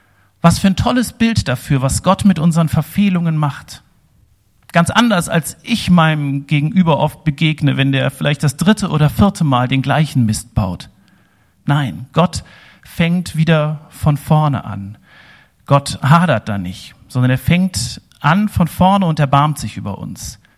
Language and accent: German; Mönchengladbach, North Rhine-Westphalia, Germany; also born or lived in Bavaria; Ich komme aus Mönchengladbach, großes katholisches Umfeld, war viele Jahre in Bayern